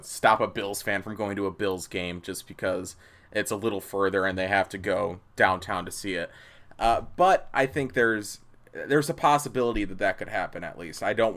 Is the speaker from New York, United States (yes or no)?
yes; West Seneca, New York, United States; I mean, for me, I grew up in West Seneca. Going to downtown isn't a big thing.